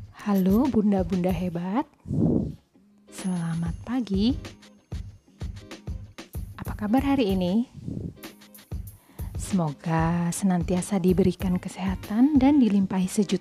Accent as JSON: {"language": "Indonesian", "town": "Malang", "region": "East Java", "country": "Indonesia", "tie": "born there", "said": "Saya lahir di Kota Malang, jadi saya Arema asli. Tanggal lahir saya 7 Maret 1986. Jadi saat ini saya berusia 33 tahun."}